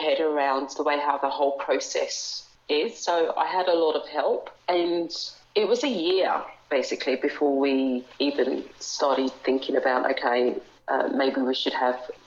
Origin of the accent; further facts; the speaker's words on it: London, United Kingdom; So you may have guessed, I am from the UK. I am from London, although people from London back home think that my accent's disappearing. So I'm glad that you can hear that I am from England.